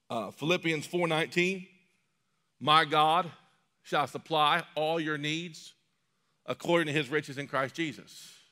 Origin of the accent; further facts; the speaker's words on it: Ohio, United States; now in Indiana, United States; this is one thing I grew up with in the Buckeye State that I think Indiana has definitely got it better in.